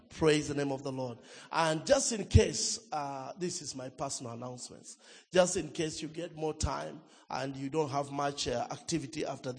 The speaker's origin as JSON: {"language": "English", "town": "Nakuru", "region": "Nakuru County", "country": "Kenya", "said": "I'm from Nakuru, Kenya."}